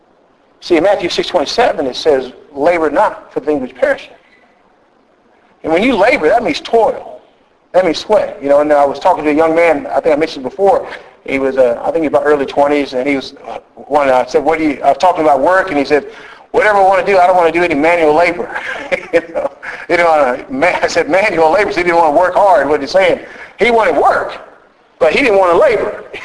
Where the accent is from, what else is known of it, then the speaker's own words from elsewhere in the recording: Ontario, Canada; accent: Southern; I generally say I'm from Southern Ontario because they heard a Southern accent.